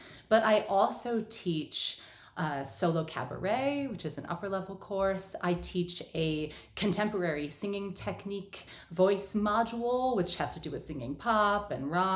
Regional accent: New York, United States; also born or lived in Boston; I grew up just south of here. I was born in Boston and was there for a few years, but then grew up in central New York.

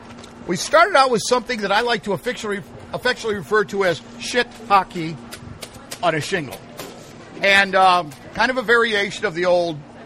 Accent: Sycamore, Illinois, United States; Well, they don't say it like I do because I'm from Sycamore, Illinois

